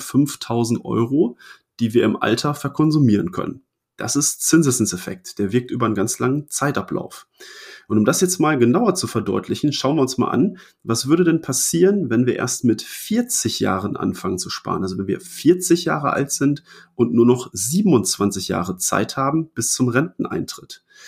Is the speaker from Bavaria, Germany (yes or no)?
no; North Rhine-Westphalia, Germany; now in Münster, Germany; in meiner Heimatstadt, ich komme aus der Nähe von Bielefeld